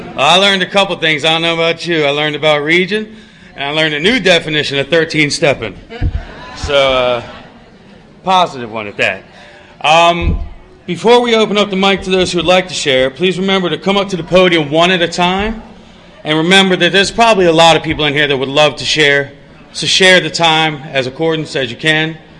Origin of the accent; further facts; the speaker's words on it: Oxon Hill, Maryland, United States; because I was born and raised in Oxon Hill right next to the Beltway, and now I'm way out near the Amish and their buggies.